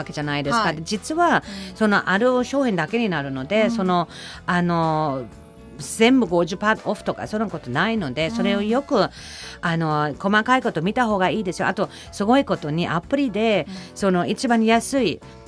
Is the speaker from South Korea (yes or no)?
no; Germany; Japanese is a second language; 私ドイツ人なんですけど、